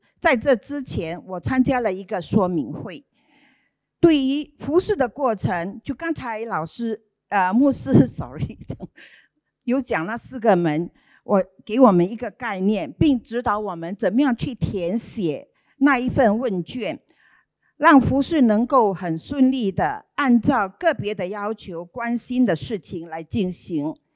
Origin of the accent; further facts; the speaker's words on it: Singapore; 我是大大地地的新加坡人 ，Made in Singapore， 因为我妈妈是 Singapore product， 所以我是新加坡人。